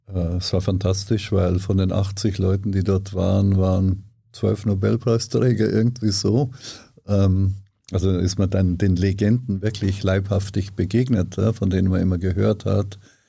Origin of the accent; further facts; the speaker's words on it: Ortenburg, Bavaria, Germany; Niederbayern, Grafschaft Ortenburg, das ist ganz, ganz nahe an der österreichischen Grenze. Sehr schöne Landschaft